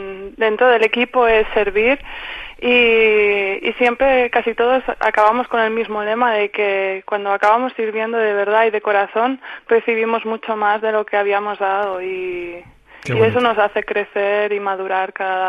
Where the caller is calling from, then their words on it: Blanes, Catalonia, Spain; Pues yo llamo de Blanes, de la Costa Brava.